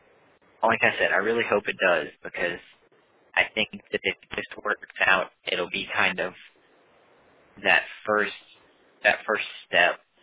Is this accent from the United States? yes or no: no; Canada; born there; moved away; I've got a lot of friends in Canada, and I was born in Canada.